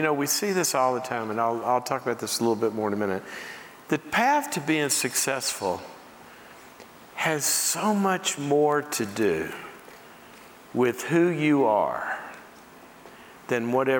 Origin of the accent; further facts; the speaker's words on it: Mississippi, United States; I grew up in Mississippi duck hunting.